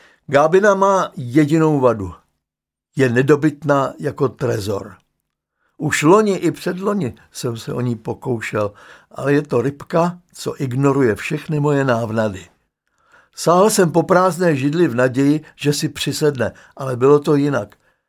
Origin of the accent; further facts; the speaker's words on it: Bohemia, Czechia; born there; Můj otec mě vždycky utěšoval, buďme rádi … že jsme se narodili v Čechách.